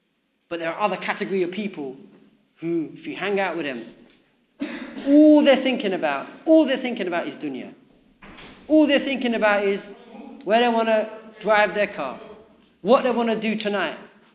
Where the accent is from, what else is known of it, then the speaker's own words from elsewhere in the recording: Camden, London, United Kingdom; I'm from Camden.